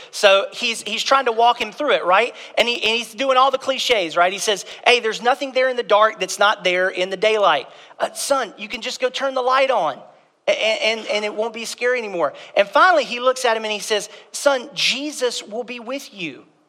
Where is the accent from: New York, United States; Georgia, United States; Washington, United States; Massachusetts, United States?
Georgia, United States; I grew up in Southeast Georgia